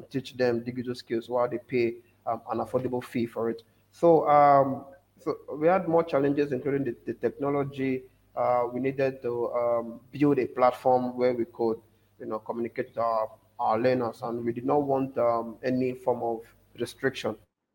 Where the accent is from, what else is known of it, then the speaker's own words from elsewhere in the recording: Nigeria; I'm from Nigeria.